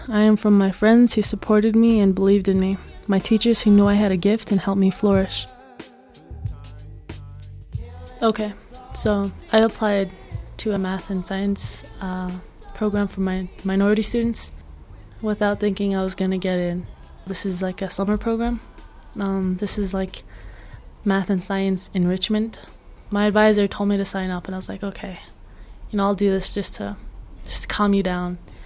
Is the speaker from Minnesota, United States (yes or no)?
yes; Minnesota, United States; also born or lived in Albuquerque, United States; Okay, well, I was born in Albuquerque, so I was born here. Now, even though I was born here, my parents always thought they were going to go somewhere else because where we came from had no jobs. So my dad just told my mom to pack us up, and we headed off to Minnesota.